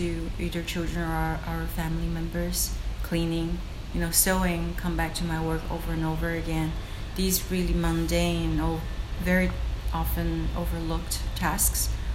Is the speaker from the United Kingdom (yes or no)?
no; China; English is a second language; moved away; I'm an immigrant. I came from China. I've lived here for 20-some years.